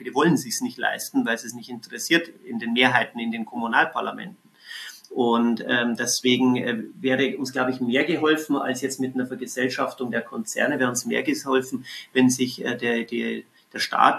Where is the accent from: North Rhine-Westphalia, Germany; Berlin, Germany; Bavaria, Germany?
Bavaria, Germany; zum Beispiel in Bayern, wo ich herkomme